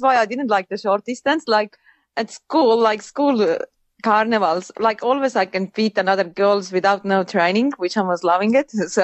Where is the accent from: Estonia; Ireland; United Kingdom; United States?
Estonia; my background is Estonian. I grew up in Estonia, and like back then, we didn't have computers or anything